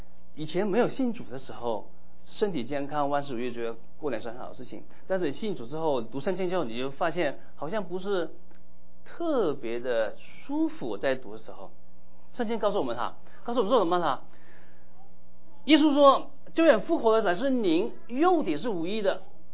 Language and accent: Chinese; Guangdong, China; 我是广东人，跟谭牧师一样是广东人。